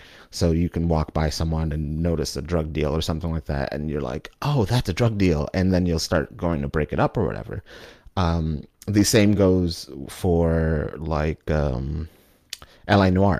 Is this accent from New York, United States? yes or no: yes; Bronx, New York, United States; because we grew up in the Bronx in New York City many, many, many, many years.